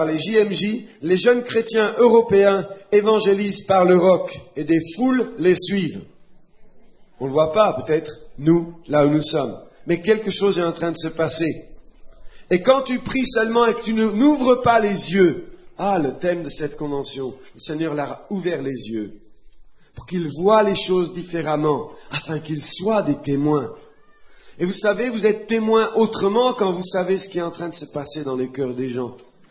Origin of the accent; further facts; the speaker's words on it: Montpellier, Occitanie, France; je suis français. Vous venez d'où? Je dis, Montpellier.